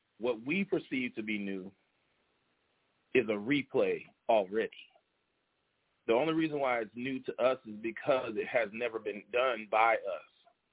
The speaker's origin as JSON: {"language": "English", "region": "Louisiana", "country": "United States", "tie": "born or raised there", "said": "growing up in Louisiana, when our pastor was at the church house."}